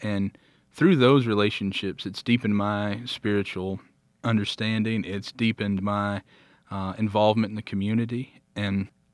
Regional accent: Alabama, United States; I grew up in the Bible Belt. I tell people I'm from L.A. I'm from Lower Alabama.

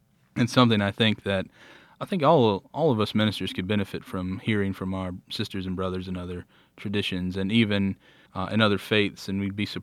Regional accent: Alabama, United States; I grew up in the Bible Belt. I tell people I'm from L.A. I'm from Lower Alabama.

